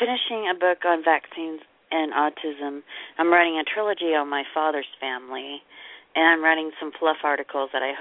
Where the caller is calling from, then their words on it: Oklahoma, United States; I'm from Oklahoma.